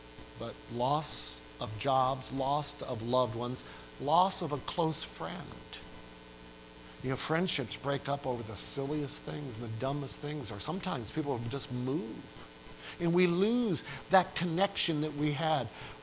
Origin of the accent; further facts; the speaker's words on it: New York, United States; I grew up, even though my dad was a hard person to get along with, I grew up and I was born in Western New York on that farm until I was 17 years old and chose to go to college.